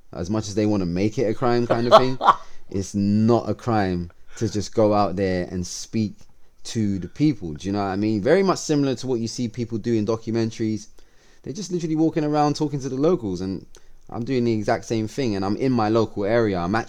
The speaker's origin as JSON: {"language": "English", "region": "London", "country": "United Kingdom", "tie": "born or raised there", "said": "I'm born and raised in West London, man. Chiswick, Acton, borderline kind of Acton, Chiswick. Went to primary school here, high school, and then I went to Brunel University after that in Uxbridge, which is again kind of similar, basically West London."}